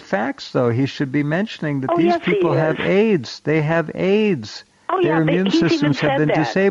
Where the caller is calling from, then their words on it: Oregon, United States; Well, I'm 8 miles from California in the mountains.